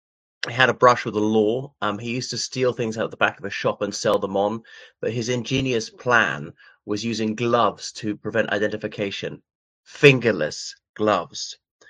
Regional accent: Ireland; from Ireland, so welcome back to my channel

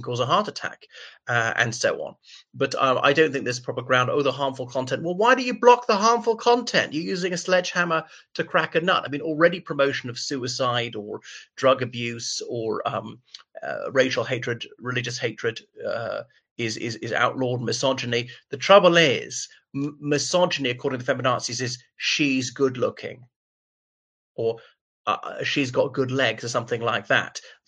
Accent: Ireland; from Ireland.

